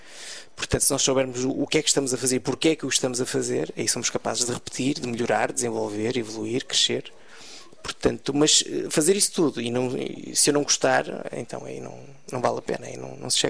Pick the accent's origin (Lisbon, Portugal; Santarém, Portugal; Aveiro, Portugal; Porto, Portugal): Porto, Portugal; Eu sou do Porto e nasci lá, vivi lá.